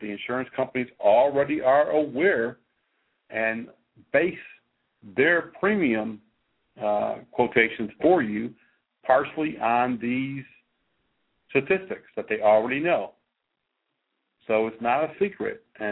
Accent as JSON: {"language": "English", "region": "Connecticut", "country": "United States", "tie": "born or raised there", "said": "We'll also be going to Hartford, Connecticut, my home state, coming up in the next few months."}